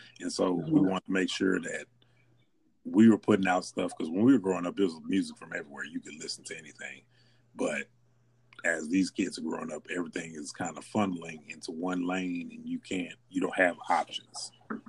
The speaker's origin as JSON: {"language": "English", "town": "Houston", "region": "Texas", "country": "United States", "tie": "born or raised there", "said": "So growing up in Houston, we're more fans of local artists than anybody."}